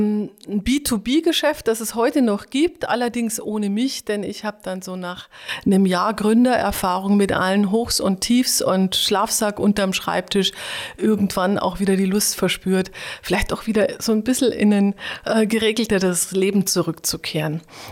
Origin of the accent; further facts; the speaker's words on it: Bavaria, Germany; accent: Bavarian; now in Berlin, Germany; Ich komme aus Oberbayern, wobei ich seit mindestens 25 Jahren versuche, mir in der inzwischen Hauptstadt das Bayerisch abzugewöhnen.